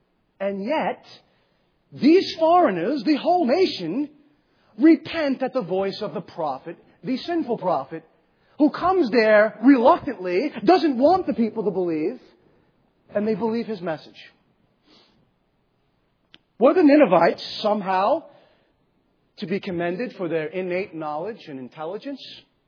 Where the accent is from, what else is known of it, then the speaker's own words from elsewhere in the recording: United States; the kind of person that if I go outside of the country, they're going to know pretty quickly that I'm an American.